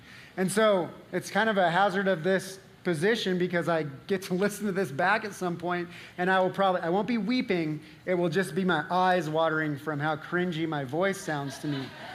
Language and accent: English; Utah, United States; I'm wearing my Utah hat because I want you to know that I'm from Utah, even though I'm in Arizona at the moment.